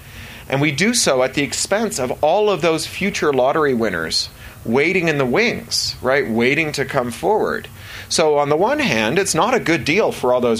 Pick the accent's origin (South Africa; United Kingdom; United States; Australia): United Kingdom; I live in the United Kingdom, as you can tell from my accent.